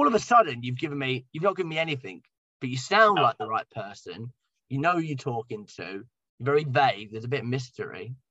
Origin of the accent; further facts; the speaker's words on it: Ireland; I'm from Ireland.